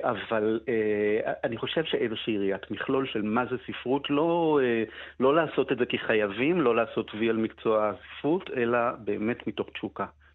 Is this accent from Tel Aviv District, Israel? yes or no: yes; Tel Aviv, Tel Aviv District, Israel; אני בא מבית תל אביבי, אף אחד שם לא ידע אף מילה בצרפתית.